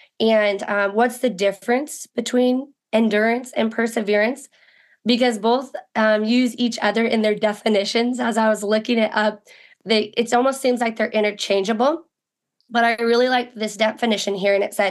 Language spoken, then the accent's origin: English; Idaho, United States; I am originally from Idaho. I've been out in California about the last 2 years